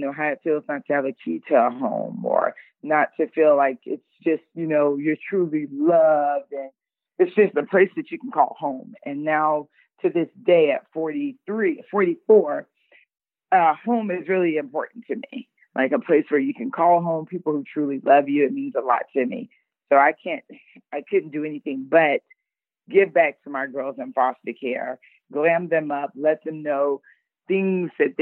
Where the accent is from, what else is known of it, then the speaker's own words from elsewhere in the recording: St. Petersburg, Florida, United States; also born or lived in Clearwater; different foster homes in Pinellas County, and that's how I ended up in St. Petersburg, Florida, because I was born in Clearwater.